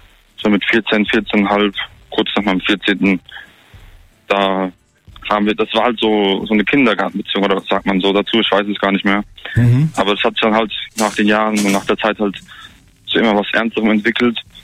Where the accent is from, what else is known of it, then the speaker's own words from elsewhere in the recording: Bad Dürkheim, Rhineland-Palatinate, Germany; Ich komme aus Bad Dürkheim.